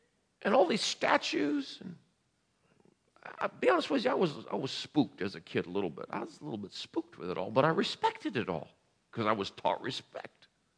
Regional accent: New York, United States; I'm from New York. You know, where everybody's in bed, we're all up talking, eating food and talking and having fun, celebrating.

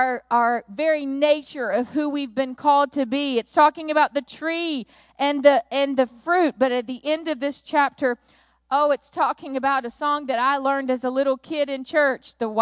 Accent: Alabama, United States; this is about 2 hours from where I grew up in South Alabama.

